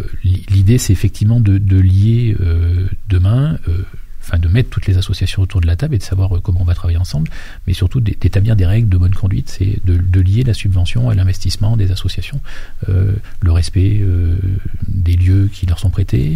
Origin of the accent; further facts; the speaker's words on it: Auvergne-Rhône-Alpes, France; born there; moi je suis né en Auvergne.